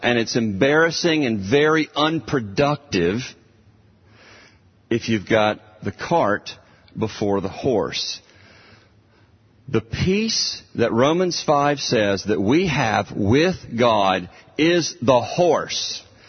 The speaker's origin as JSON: {"language": "English", "town": "Starkville", "region": "Mississippi", "country": "United States", "tie": "born or raised there", "said": "I grew up in Starkville, Mississippi, going to Starkville Public Schools, and I played baseball"}